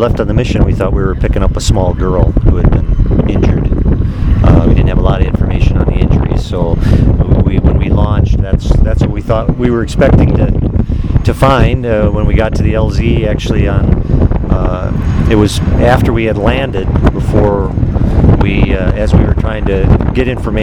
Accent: Wisconsin, United States; Yes, I'm actually from Wisconsin, but I deployed here with a platoon from Minnesota.

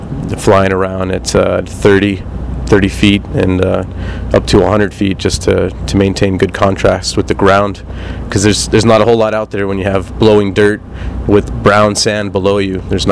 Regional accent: Las Cruces, New Mexico, United States; also born or lived in Tennessee; Yeah, originally from Tennessee, but raised in New Mexico, so a proud New Mexican.

